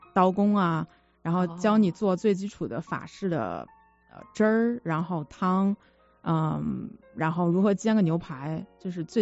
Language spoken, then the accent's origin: Chinese; Beijing, China; 我是北京人，我在纽约 CIA 学习烹饪有2年的时间，